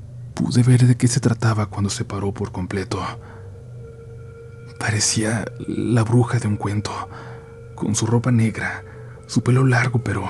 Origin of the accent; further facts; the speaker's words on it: Jalisco, Mexico; una experiencia que tuve a las afueras de mi pueblo, cerca de la Perla Tapatía, de Guadalajara, Jalisco.